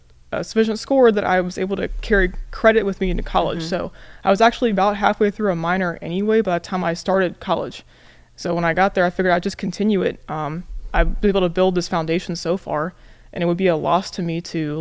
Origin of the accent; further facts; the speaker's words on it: Vienna, Virginia, United States; now in Newport News, United States; So I'm originally from Vienna in Northern Virginia.